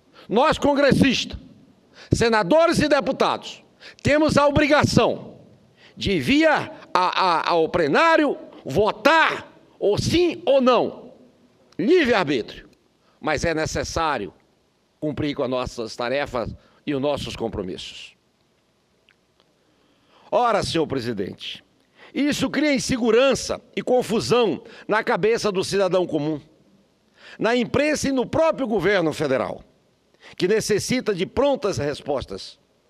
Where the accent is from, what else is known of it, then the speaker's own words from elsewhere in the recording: Roraima, Brazil; Porque sou roraimense.